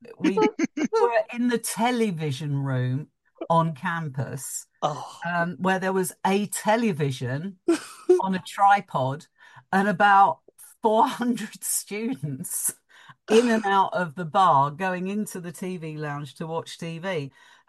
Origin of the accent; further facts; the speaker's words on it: Mitcham, London, United Kingdom; I grew up in Mitcham.